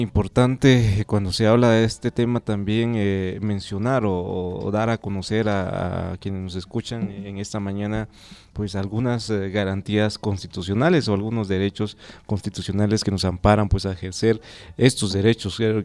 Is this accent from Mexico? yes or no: no; Guatemala; esos derechos constitucionales que nos respaldan como guatemaltecos